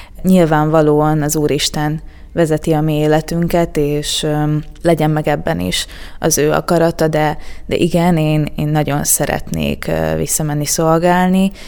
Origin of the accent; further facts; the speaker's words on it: Chop, Zakarpattia Oblast, Ukraine; Kárpátaljáról származom, egy kisvárosból, a határ mentén, Csapról.